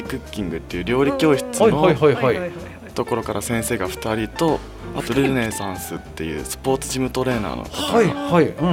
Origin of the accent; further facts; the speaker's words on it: Morioka, Iwate, Japan; あ、出身が僕、盛岡です。